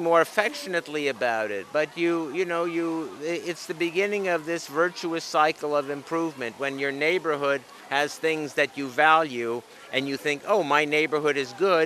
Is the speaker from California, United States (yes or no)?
yes; Los Angeles, California, United States; I grew up in East Hollywood in Los Feliz, and I remember as a child in the 50s, our neighborhood swimming pool